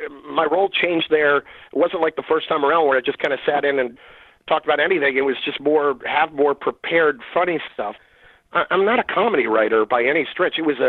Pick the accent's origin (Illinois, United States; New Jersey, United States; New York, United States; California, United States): New Jersey, United States; They took me out to Italian. I'm from New Jersey. I'm from New Jersey.